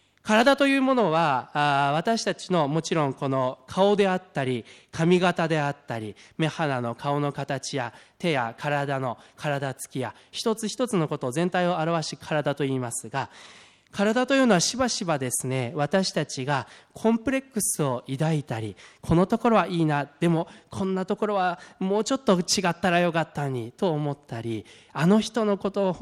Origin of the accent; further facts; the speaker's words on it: Tokyo, Japan; now in Fukui, Japan; 私は東京出身でですね、生まれも育ちも東京だったので、で他県で住んだことはなかったので